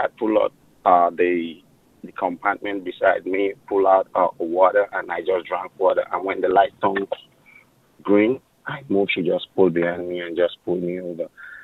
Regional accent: Mount Vernon, New York, United States; I'm from Mount Vernon. My aunt is in New Jersey.

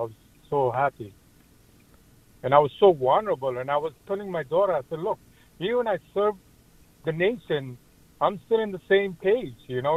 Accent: Afghanistan; moved away as an adult; now in New York, United States; 30 years in this country. I came from Afghanistan. I don't know Afghanistan more than I know New York. This is my home.

